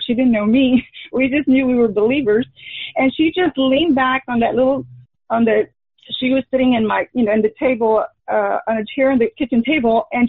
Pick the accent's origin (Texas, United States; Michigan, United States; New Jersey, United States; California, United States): Texas, United States; I met her in 2010 in my hometown of South Texas